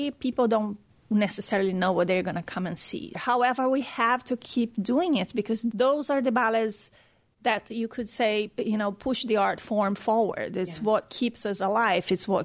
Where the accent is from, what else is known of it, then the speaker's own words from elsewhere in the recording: Brazil; now in Phoenix, United States; But I grew up in a very warm country. I grew up in Brazil.